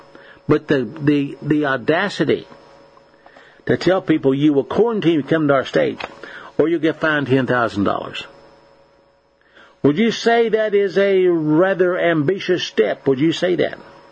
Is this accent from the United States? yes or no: yes; United States; born there; But I live in America. I live in a nation I was born in September 7th, 1948.